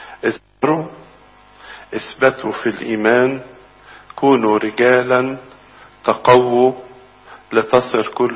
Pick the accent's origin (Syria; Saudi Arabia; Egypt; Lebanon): Egypt